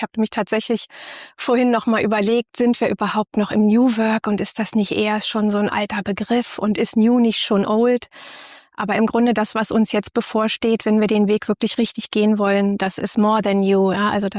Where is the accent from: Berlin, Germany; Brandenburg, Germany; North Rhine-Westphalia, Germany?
Berlin, Germany; Ich komme aus Ostberlin